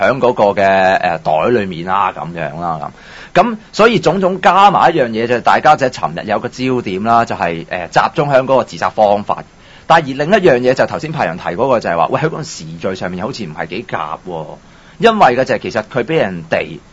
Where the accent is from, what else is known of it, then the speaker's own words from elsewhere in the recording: Hong Kong; 即對於我們香港人來講呢，有什麼的看法呢